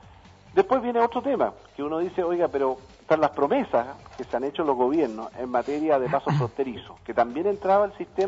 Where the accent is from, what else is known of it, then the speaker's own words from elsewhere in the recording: Magallanes, Chile; lo que somos nosotros los magallánicos cuando vamos vía terrestre